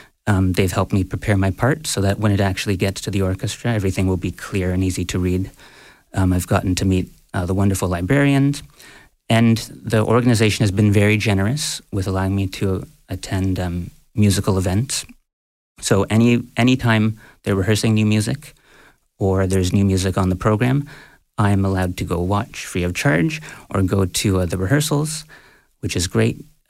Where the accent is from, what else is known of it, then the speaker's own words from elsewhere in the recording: Toronto, Ontario, Canada; Oh, here in Scarborough, in Toronto, yeah.